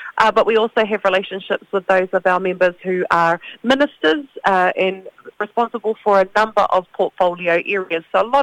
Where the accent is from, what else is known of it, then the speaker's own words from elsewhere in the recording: Northland, New Zealand; I am also from Te Tai Tokerau, so we will continue to work together and support there.